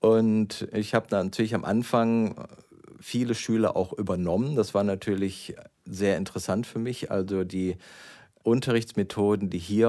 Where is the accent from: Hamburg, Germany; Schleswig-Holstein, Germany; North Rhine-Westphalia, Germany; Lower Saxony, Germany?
North Rhine-Westphalia, Germany; ich stamme nicht aus dem Ruhrgebiet. Ich bin zwar da groß geworden, aber ich bin ja gebürtig vom Niederrhein, das noch ein Stückchen weiter ist. Und Niederrhein klingt jetzt erstmal sehr exotisch, das ist quasi kurz vor der holländischen Grenze.